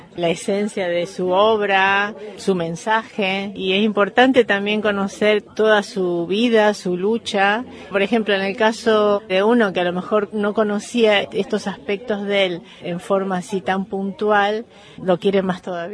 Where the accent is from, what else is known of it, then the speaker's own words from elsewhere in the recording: Argentina; now in Rocafort, Spain; De Argentina.